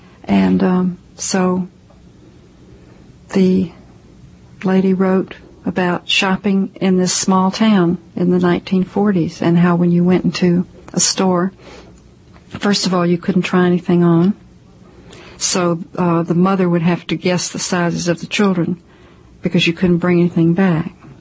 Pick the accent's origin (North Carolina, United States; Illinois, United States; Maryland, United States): North Carolina, United States; Asheville; I grew up in Asheville.